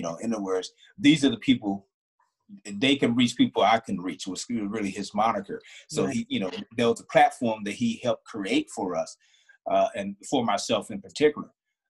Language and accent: English; North Carolina, United States; I was in Tulsa, but I grew up in North Carolina as a young man, as a church boy